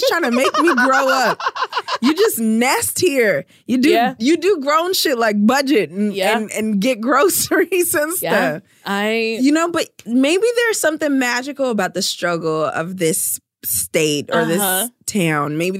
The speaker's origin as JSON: {"language": "English", "town": "Brooklyn", "region": "New York", "country": "United States", "tie": "born or raised there", "said": "Yeah, I grew up in Brooklyn."}